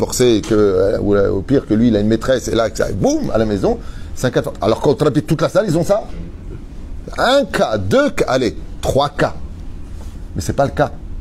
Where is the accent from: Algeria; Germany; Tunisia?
Tunisia; Je suis tunisien, hein, c'est comme ça.